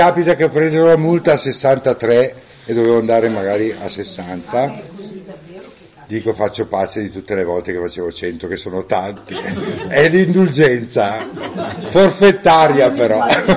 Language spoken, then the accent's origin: Italian; Brembilla, Lombardy, Italy; Sono di Brembilla io.